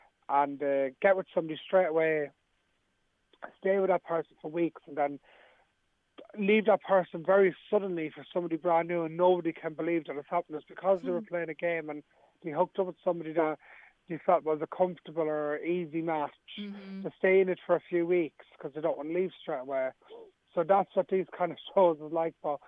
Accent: Ballymun, Leinster, Ireland; Like, I grew up in Ballymun and then, you know, went over

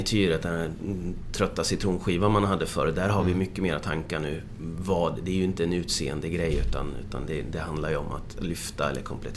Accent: Motala, Östergötland, Sweden; Så jag kom ju från Motala ursprungligen.

